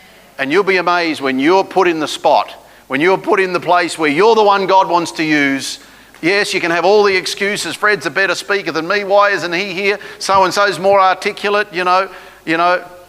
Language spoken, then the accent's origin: English; Victoria, Australia; down in my home state of Victoria